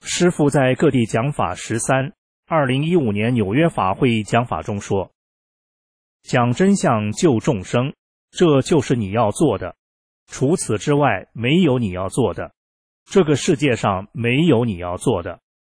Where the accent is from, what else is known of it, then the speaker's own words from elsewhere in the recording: China; 我赶紧跟他说，我来自中国，告诉你一件在中国发生的事情。